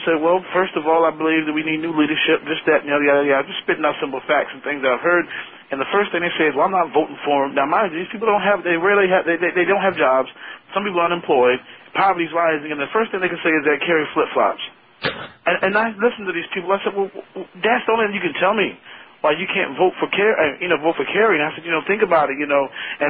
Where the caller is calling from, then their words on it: Augusta, Georgia, United States; But me, I'm from Augusta, Georgia, and I've been wanting to call for so many mornings.